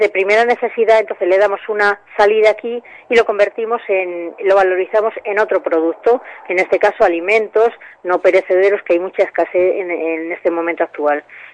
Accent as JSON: {"language": "Spanish", "country": "Spain", "said": "tenemos mayoritariamente en este momento lo que somos españoles, mayoritariamente españoles"}